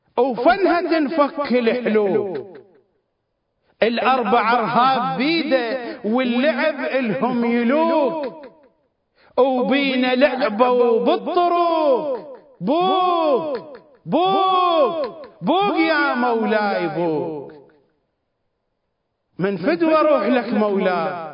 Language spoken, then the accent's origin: Arabic; Iraq; عندنا بالعراق سابقا العصر من يخلصون شغل يرحون العلوة الخضرة